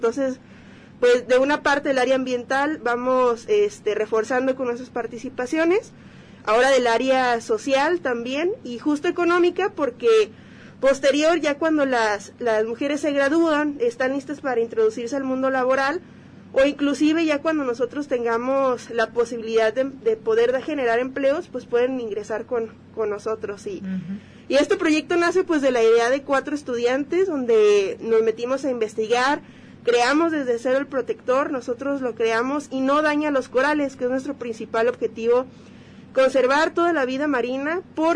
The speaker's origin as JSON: {"language": "Spanish", "country": "Mexico", "said": "justo somos los primeros mexicanos en llegar a la final"}